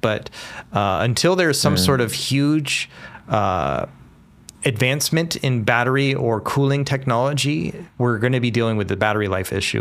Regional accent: Seattle, Washington, United States; so I'm originally from the Seattle area, right? And I grew up, in Seattle area

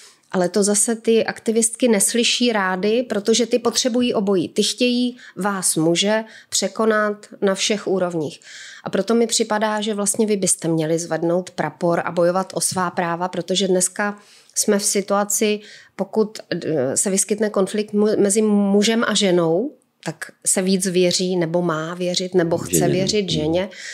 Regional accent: Ostrava, Moravian-Silesian Region, Czechia; my jsme oba z Ostravy, normálně si tykáme, známe se leta

